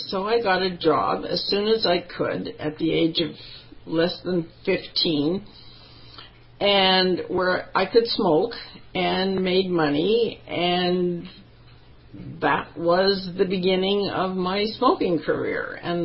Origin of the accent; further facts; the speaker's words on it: Canada; This was in Edmonton, Alberta. I'm a Canadian.